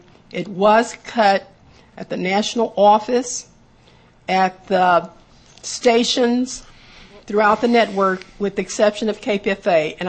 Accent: Berkeley, California, United States; where I'm from the Berkeley area

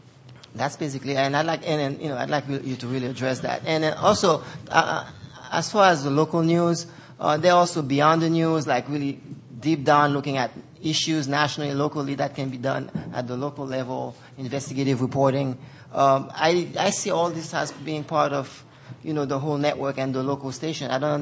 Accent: New York, United States; I'm from New York, WBAI.

